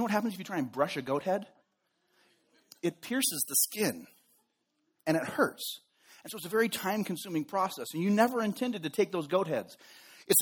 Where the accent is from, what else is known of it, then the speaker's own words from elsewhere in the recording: Golden Valley, United States; Growing up in Golden Valley, when we would play baseball or play football or play soccer, we would always go to the open field